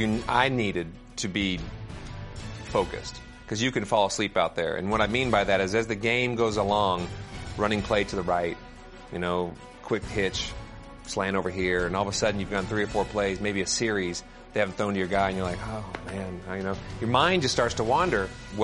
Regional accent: California, United States; I was a kid from California.

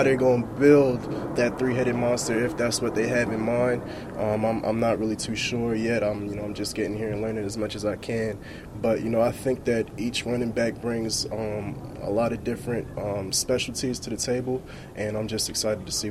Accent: New Jersey, United States; now in Pennsylvania, United States; Because my family is all around here. I grew up in New Jersey. I live in Pennsylvania now, so I'm about 1:45 away. And, you know, I'm coming back home.

